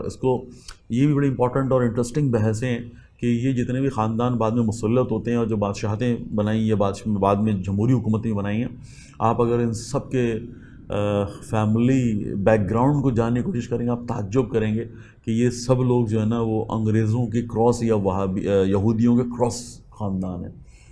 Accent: Pakistan; ہم پاکستانی ہیں, بلوچستان ہماری سمجھ میں فوراً آ جاتا ہے.

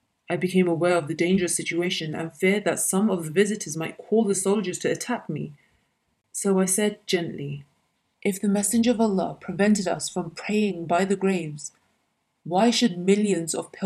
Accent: Tunis, Tunis Governorate, Tunisia; one of them took me aside and asked me, "Where do you come from?" I said, "From Tunis."

